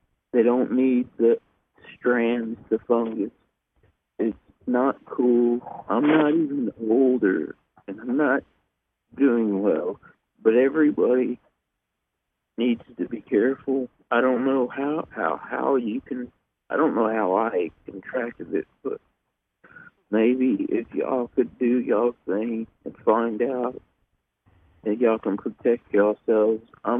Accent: Texas, United States; I'm from Texas.

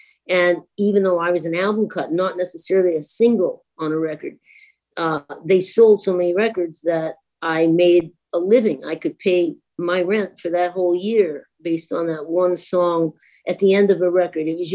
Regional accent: Bar Harbor, Maine, United States; And I was from Bar Harbor, Maine.

